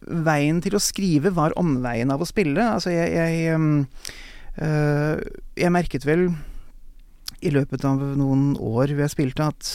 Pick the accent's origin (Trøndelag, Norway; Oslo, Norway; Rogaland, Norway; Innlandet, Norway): Oslo, Norway; born or raised there